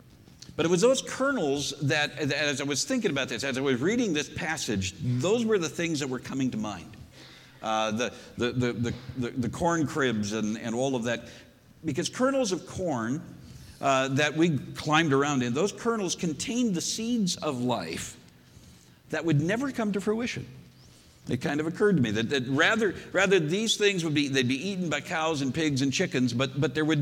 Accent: Minnesota, United States; when I was growing up in Minnesota, we lived in a semi-rural area, and there were a lot of old small family farms

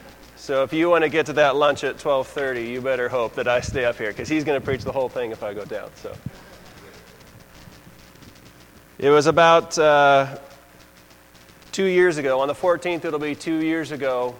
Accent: Seattle, Washington, United States; also born or lived in Nampa; now in Boise, United States; I was born in Nampa, but basically grew up in Seattle.

